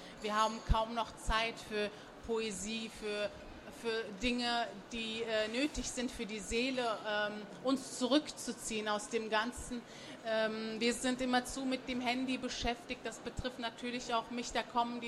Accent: Germany; born there; Und daher kommt eben die türkische Sprache, die ich wie meine Muttersprache spreche. Und die deutsche eben, weil ich hier geboren worden bin. Tscherkessisch kann ich einige Wörter leider nur.

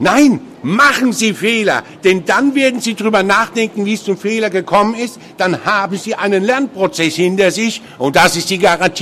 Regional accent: Mannheim, Baden-Württemberg, Germany; Da sind die Herren aus Hamburg dann hier im Südwesten der Republik, wo ich herkomme, aus Mannheim

